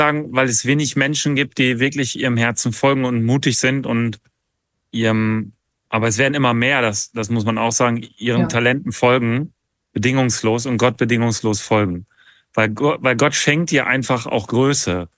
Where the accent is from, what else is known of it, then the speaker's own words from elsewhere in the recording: Ibbenbüren, North Rhine-Westphalia, Germany; born there; die kam aus der gleichen Stadt wie ich, aus meiner Geburtsstadt, aus Ippenbüren.